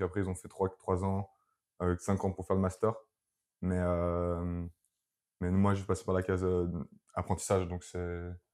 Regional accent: Geneva, Switzerland; Bah, moi, je suis suisse, du coup.

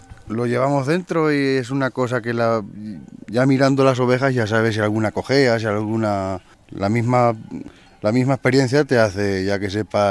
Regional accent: Valencian Community, Spain; que yo soy valenciano

